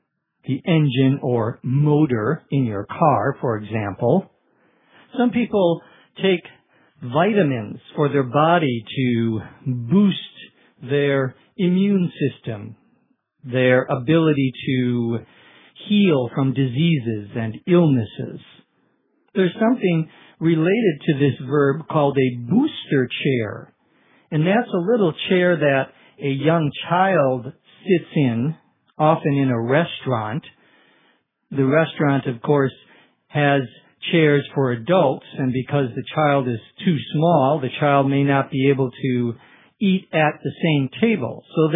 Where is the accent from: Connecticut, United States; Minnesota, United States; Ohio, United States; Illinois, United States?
Minnesota, United States; including Cass County in my home state of Minnesota.